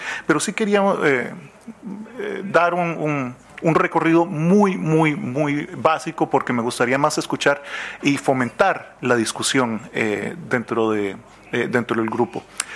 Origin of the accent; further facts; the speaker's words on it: Costa Rica; siendo costarricense, creo que siempre nos estamos disculpando de algo.